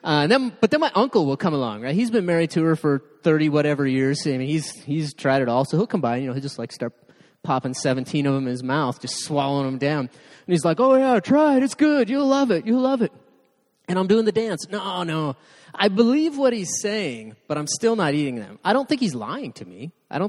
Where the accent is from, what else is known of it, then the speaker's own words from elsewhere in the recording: United States; because I'm an American, right? In America, like, you put enough salt on it, we'll eat pretty much anything.